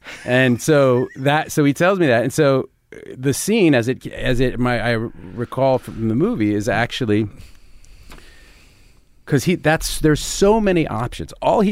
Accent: Cambridge, Massachusetts, United States; I grew up in Cambridge, so I had a very different type of Harvard student

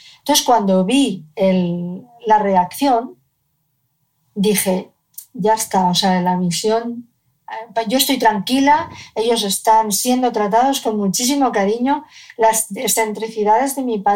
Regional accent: Cádiz, Andalusia, Spain; De esa foto del 56 al 62, en el que nací yo, donde Vivíamos en Cádiz, yo nací en Cádiz

